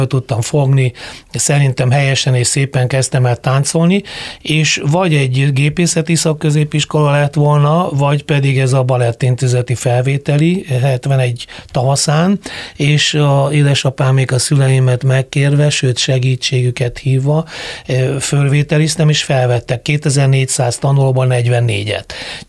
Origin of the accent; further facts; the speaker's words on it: Szikszó, Borsod-Abaúj-Zemplén, Hungary; Én egy abói városból, nagyközségből származom, Szikszóról, és Miskolc mellett